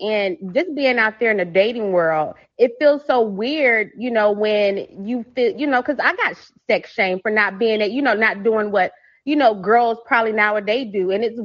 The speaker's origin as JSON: {"language": "English", "region": "Texas", "country": "United States", "said": "I'm sorry, I'm kind of nervous, but anyway, I'm from Texas"}